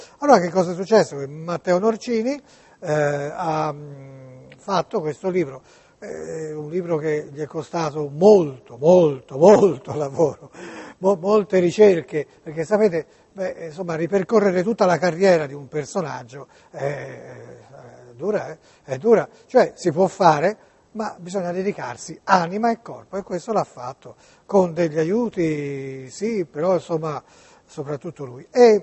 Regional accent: Tuscany, Italy; anche per non dimenticare che siamo toscani, no?

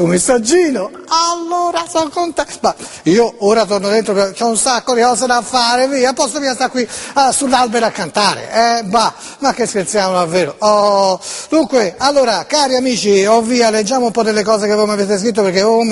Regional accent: Greece; va bene che io provengo dalla Grecia, ma non lo so il greco, sinceramente

